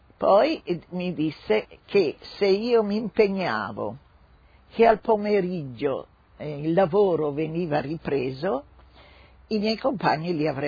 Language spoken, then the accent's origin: Italian; Como, Lombardy, Italy; born there; sono nata a Como il 15/7/1922. E abito a Como senza l'indirizzo.